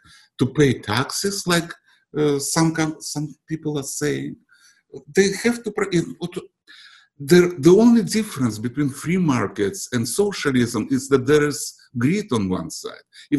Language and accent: English; Moscow, Russia; English is a second language; moved away; also born or lived in Belarus; I came from Russia. I was born in Russia, in Belarus, to be exact. But I lived in Moscow almost all my life before I came here.